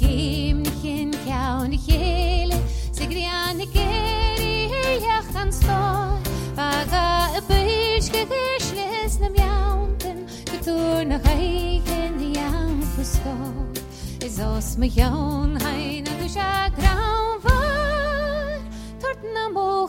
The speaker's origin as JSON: {"language": "English", "region": "Scotland", "country": "United Kingdom", "said": "I come from the Hebrides on the west coast of Scotland, and we have a great tradition in Scots Gaelic song."}